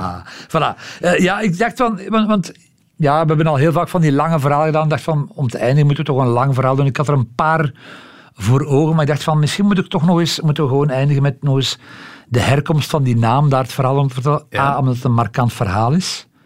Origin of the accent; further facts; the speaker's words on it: Rotselaar, Flemish Brabant, Belgium; Ik ben opgegroeid in Rotselaar. Ik woon daar nog altijd, vlakbij Leuven.